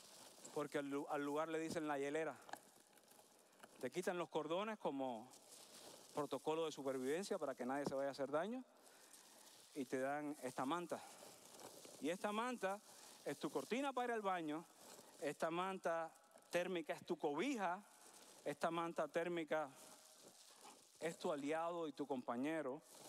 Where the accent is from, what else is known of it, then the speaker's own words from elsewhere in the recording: Cuba; moved away; yo y mi familia tomamos la decisión de venir a este país. Como cubanos